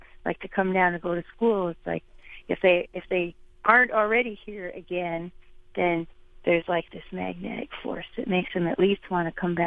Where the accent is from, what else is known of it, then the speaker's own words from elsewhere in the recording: Illinois, United States; I was raised down here in Southern Illinois, in the stomping grounds of Southern Illinois University